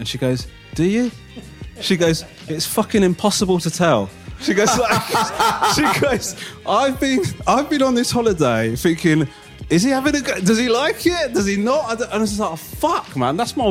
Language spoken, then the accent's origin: English; United Kingdom; I don't know if it's because I'm British and also I've got a sort of a fairly non-expressive face